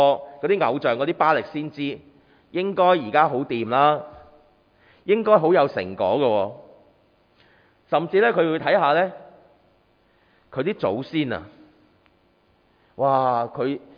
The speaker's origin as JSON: {"language": "Chinese", "country": "China", "said": "我们中国人有一个，那些是不是叫歇后语那些哑仔食黄连，有苦自己知"}